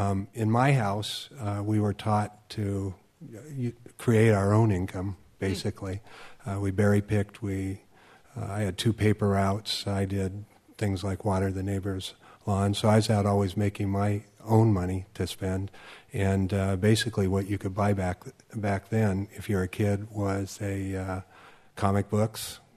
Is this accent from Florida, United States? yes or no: no; Milwaukie, Oregon, United States; I grew up here in Milwaukee, Oregon